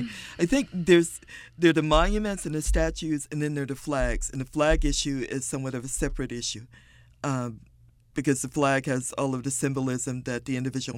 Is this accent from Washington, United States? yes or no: no; Danville, Virginia, United States; I'm a Southerner, so I grew up in Danville, Virginia, the last capital of the Confederacy. So I grew up around Virginia.